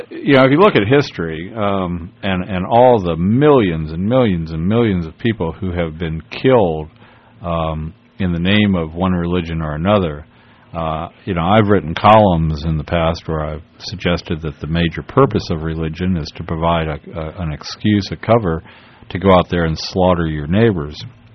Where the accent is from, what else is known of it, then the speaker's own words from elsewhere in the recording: Miami, Florida, United States; or I'm from Miami